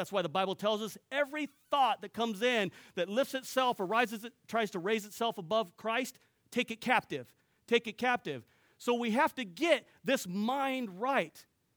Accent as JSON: {"language": "English", "region": "California", "country": "United States", "said": "I'm from California, so sometimes I throw slang out there and mix words up, but it's all good."}